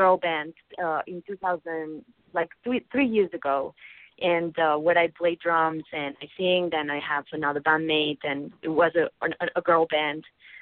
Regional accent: Balearic Islands, Spain; I grew up in Mallorca, which is one of the biggest islands of the Balearic Islands, and then I went to Barcelona to study, you know, graphic design

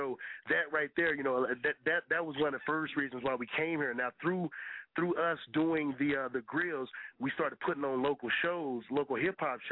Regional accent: Waco, Texas, United States; I was born and raised back in Texas. I played college football. So I played ball down in Tyler. I'm from Waco, Texas.

